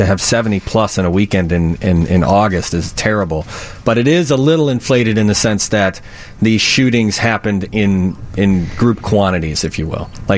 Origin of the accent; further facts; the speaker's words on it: Wonder Lake, Illinois, United States; Well, I grew up in Wonder Lake, and so that's right next to Woodstock.